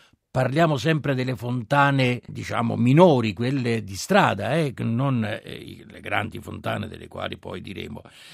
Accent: Rome, Lazio, Italy; E non solo essendo romano, ma vivendoci in mezzo a queste cose, abitando a Piazza Venezia, naturalmente, in mezzo a queste fontane.

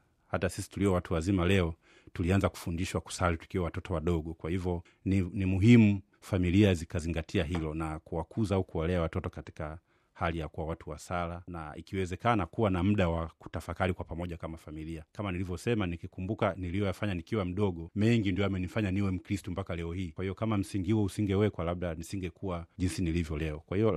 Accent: Dar es Salaam, Tanzania; natoka parokia Damu Takatifu ya Yesu Tegeta, jimbo la Dar es Salaam.

